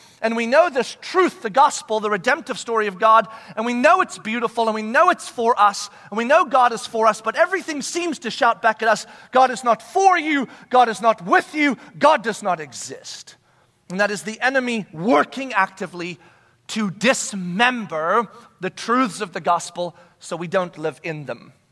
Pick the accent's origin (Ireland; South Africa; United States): South Africa; born there; moved away; Not because I was born in South Africa. Never saw a lion until after I moved here and then went back for safari, right?